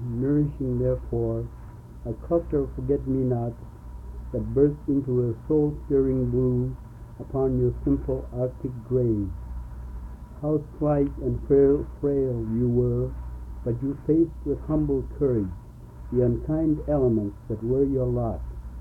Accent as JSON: {"language": "English", "town": "Point Hope", "region": "Alaska", "country": "United States", "tie": "born there", "said": "The village is located on this spit. And I was born on August 10, 1911."}